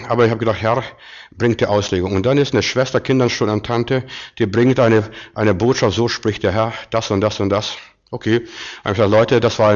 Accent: Baden-Württemberg, Germany; Nein, ich kann nicht Griechisch. Ich bin Schwabe.

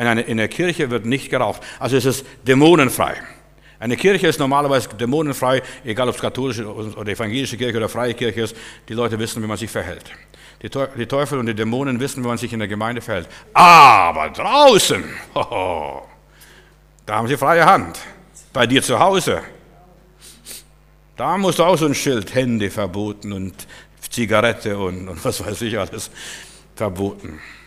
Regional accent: Germany; Ich sagte, aus Deutschland, ich bin Pastor.

